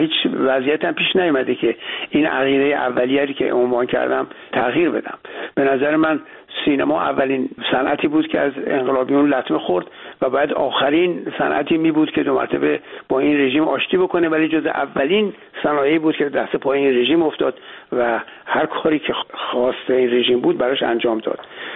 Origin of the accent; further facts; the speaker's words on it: Iran; moved away; ما وضعیت خودمون رو نشون بدیم که چرا از مملکتمون خارج شدیم